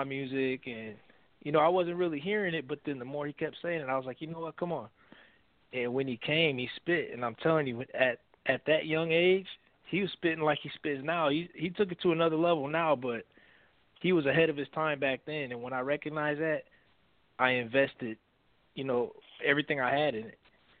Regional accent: Omaha, Nebraska, United States; now in Des Moines, United States; I'm out here in Des Moines. I'm from Omaha, so I'm not really too familiar with this area

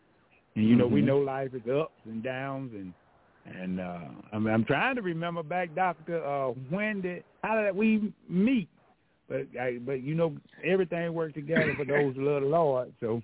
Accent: Alabama, United States; So I'm an Alabama boy.

